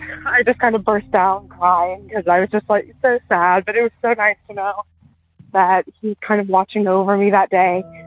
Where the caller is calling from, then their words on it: Maryland, United States; I'm calling from Western Maryland.